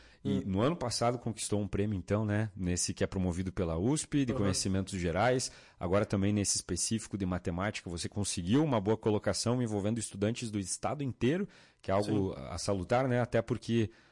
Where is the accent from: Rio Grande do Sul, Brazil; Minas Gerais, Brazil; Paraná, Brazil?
Rio Grande do Sul, Brazil; Lagoa Vermelha; vai trazer orgulho para nós que somos aqui de Lagoa Vermelha.